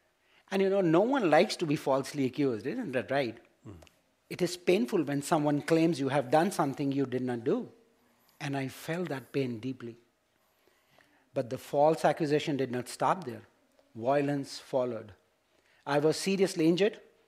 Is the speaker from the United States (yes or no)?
no; Pakistan; born there; Yeah, I was born in Pakistan and I'm the youngest in my family.